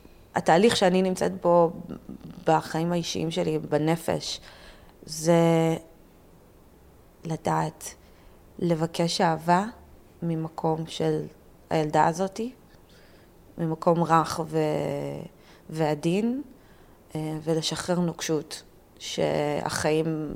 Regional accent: Netanya, Central District, Israel; אני באה מנתניה, אני כאילו, אני למדתי מגיל צעיר להיות מאוד קשוחה.

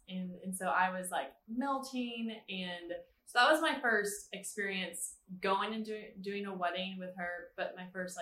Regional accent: New Braunfels, Texas, United States; So I'm originally from New Braunfels.

